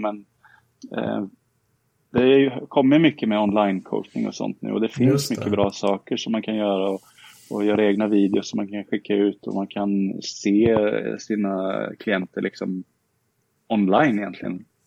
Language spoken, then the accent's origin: Swedish; Karlskoga, Örebro County, Sweden; Jag är uppvuxen i Karlskoga